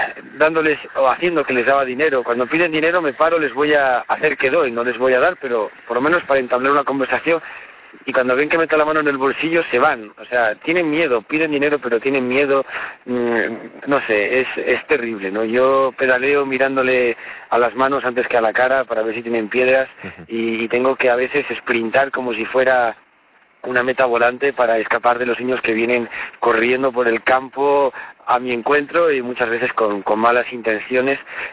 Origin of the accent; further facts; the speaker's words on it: Asturias, Spain; esto podría ser Asturias, mi tierra, perfectamente